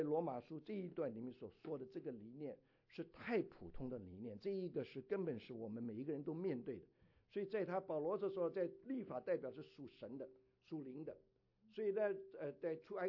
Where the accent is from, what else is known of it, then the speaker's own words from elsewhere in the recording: China; 我们中国人不是有句话吗？